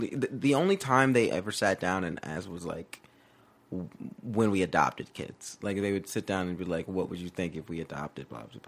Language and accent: English; Georgia, United States; oh, we're from Georgia, you know, we don't know about the big city.